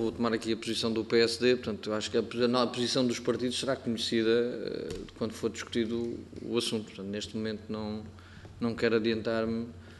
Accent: Aveiro, Portugal; o caso do meu distrito, eu sou de Aveiro

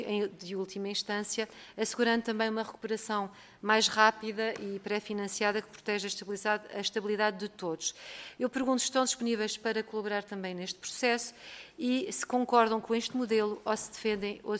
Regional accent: Leiria, Portugal; eu sou do Distrito de Leiria e portanto sei bem aquilo que aconteceu

